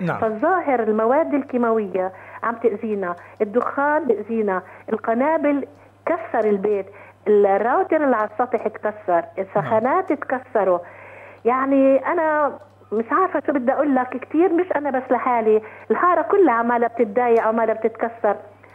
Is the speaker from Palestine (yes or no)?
yes; Palestine; بقول لك غير يكون معجزة إنه تحقق لنا اللي بدنا إياه إحنا كفلسطينيين